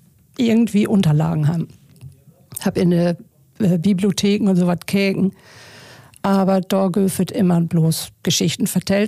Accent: Germany; accent: Low German; first language Low German; Ich bin ja Plattdütsk obwassen.

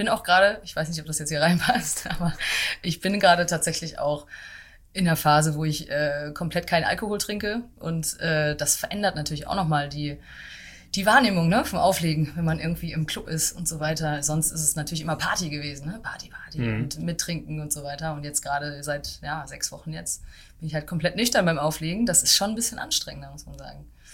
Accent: Dortmund, North Rhine-Westphalia, Germany; Ich komme aus Dortmund und habe da auch bis zum Ende der Schule quasi bin ich da aufgewachsen.

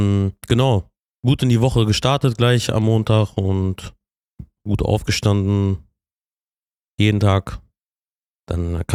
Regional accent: Bielefeld, North Rhine-Westphalia, Germany; born there; Ich bin gebürtiger Bielefelder, voller Herzensblut dann, ne? Genau. Ostwestfale.

